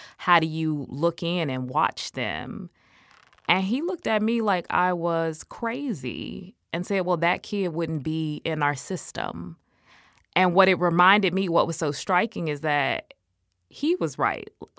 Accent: Illinois, United States; And one of the states that was my principal responsibility was Illinois because it was my home state.

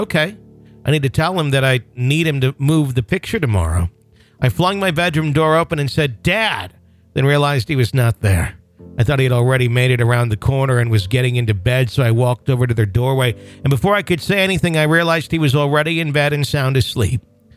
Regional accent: Rienzi, Mississippi, United States; And we've talked about this place on the air many a times, Ryanzi Cemetery in my hometown.

